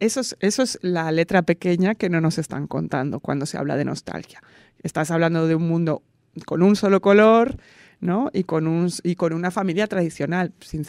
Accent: Barcelona, Catalonia, Spain; Pero yo soy de Barcelona y eso es así.

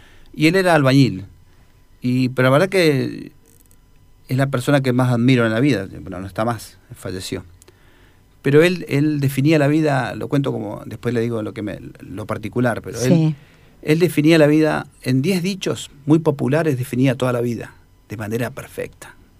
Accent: Neuquén, Argentina; Y todos somos neuquinos.

